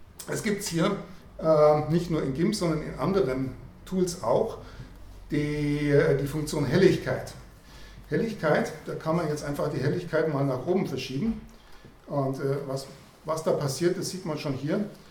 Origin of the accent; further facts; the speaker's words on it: Augsburg, Bavaria, Germany; ich komme aus Augsburg, bin da in der Linux User Group aktiv tätig